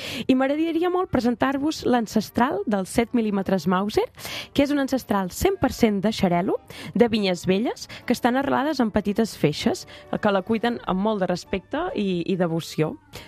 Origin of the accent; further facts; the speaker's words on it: Catalonia, Spain; I tant, com a catalans i amants dels escumosos.